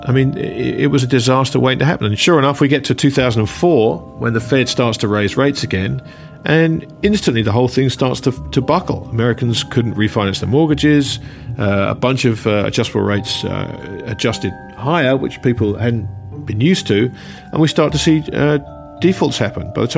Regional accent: England, United Kingdom; As an Englishman, the first thing I think of is football.

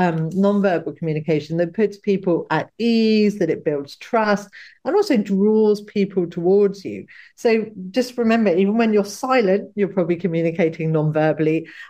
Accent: United Kingdom; UK residents, I'm British myself

